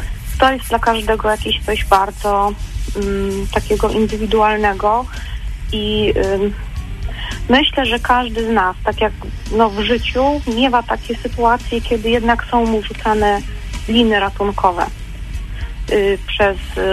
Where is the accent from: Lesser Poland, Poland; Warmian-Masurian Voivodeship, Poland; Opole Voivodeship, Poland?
Opole Voivodeship, Poland; Opole; nie tak jak u nas w Opolu wszyscy zobaczą, się ubrała tak dziwnie i w ogóle takie miasto, prowincja.